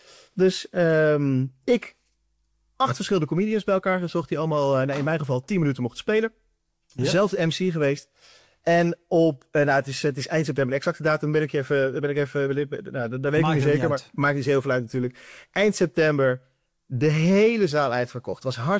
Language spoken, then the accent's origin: Dutch; Houten, Utrecht, Netherlands; Ik kom uit Houten, daar ben ik opgegroeid.